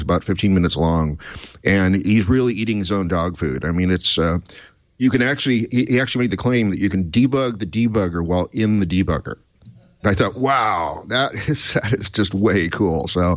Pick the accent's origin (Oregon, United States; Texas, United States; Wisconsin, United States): Oregon, United States; Portland; I've just been accepted as press for OSCON in Portland, in my hometown, in mid-July.